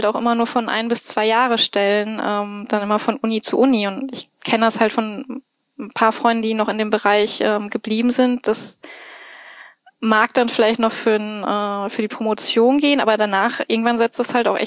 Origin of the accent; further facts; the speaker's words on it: Bochum, North Rhine-Westphalia, Germany; Ursprünglich komme ich aus Bochum.